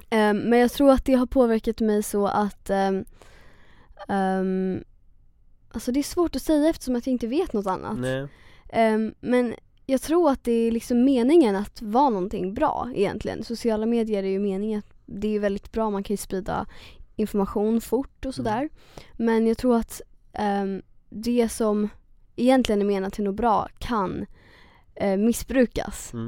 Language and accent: Swedish; Sweden; älskar Sverige på ett sätt. Jag är uppväxt här liksom. Och jag känner att jag behöver ändå stöd från Sverige. Jag ska inte strunta i Sverige, det är ändå mitt hemland.